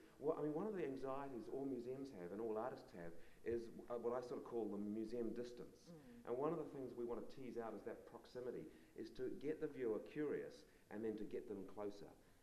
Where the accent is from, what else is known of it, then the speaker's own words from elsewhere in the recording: New Zealand; growing up in New Zealand, you know, we have the beautiful offset printed books